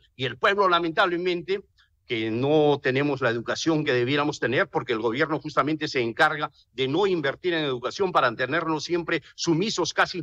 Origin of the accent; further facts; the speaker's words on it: Peru; si no reconocemos que somos peruanos, una sola raza